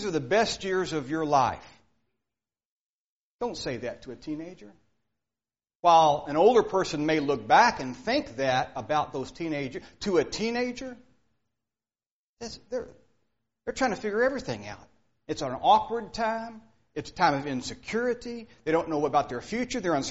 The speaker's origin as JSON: {"language": "English", "region": "Kentucky", "country": "United States", "lives_now": "New Castle, United States", "said": "So I am from Kentucky, let that be known, but I do live in Indiana. Newcastle, Indiana is our home."}